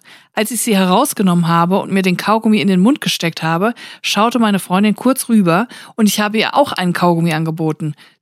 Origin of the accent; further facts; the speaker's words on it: North Rhine-Westphalia, Germany; Wie man bei uns im Siegerland sagt, Bombchen.